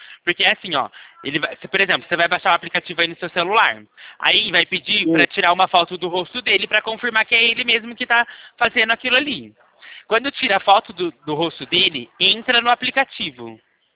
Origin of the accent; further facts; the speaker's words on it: Limeira, São Paulo, Brazil; Eu sou daqui de Limeira, sou consultor financeiro da Poupa Crédito.